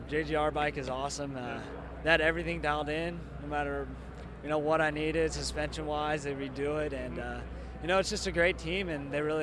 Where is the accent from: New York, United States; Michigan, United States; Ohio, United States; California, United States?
California, United States; Riverside; Riverside, California.